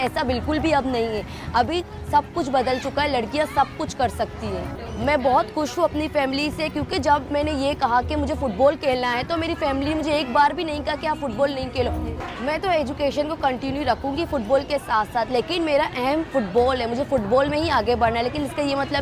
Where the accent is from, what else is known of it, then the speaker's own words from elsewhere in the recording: Karachi, Sindh, Pakistan; میں لیاری کراچی پاکستان سے تعلق رکھتی ہوں.